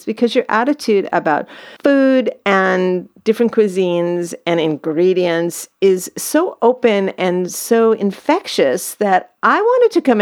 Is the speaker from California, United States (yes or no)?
yes; California, United States; Well, as a Californian, who grows strawberries, not for public consumption, but for our own.